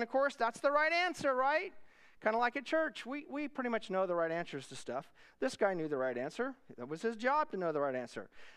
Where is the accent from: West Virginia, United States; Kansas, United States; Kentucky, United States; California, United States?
Kansas, United States; Wichita; Now, I'm from Wichita, Kansas, and you know, the further south in Kansas you go, the closer to Texas you are.